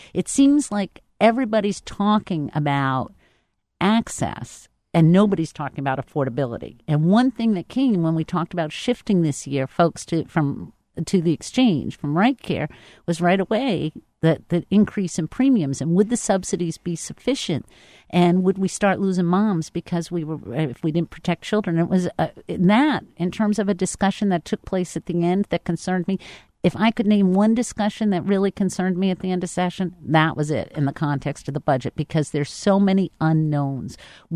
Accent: Newport, United States; And that may be because I'm from Newport, where I have many retired veterans and federal employees who are actually single payer for all extent and purposes now.

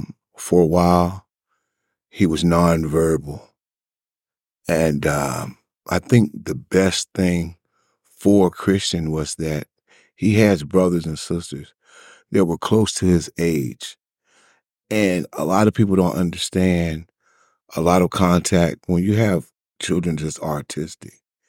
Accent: Virginia, United States; now in Texas, United States; In Virginia, we're from Virginia. In Virginia, we have what's called a, what's the type of test?

